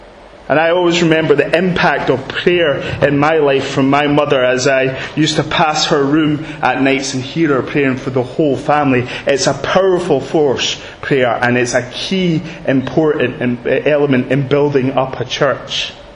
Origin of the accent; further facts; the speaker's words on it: Scotland, United Kingdom; Now the Scots guy within me kind of would want to say, come on Nehemiah, pull it together.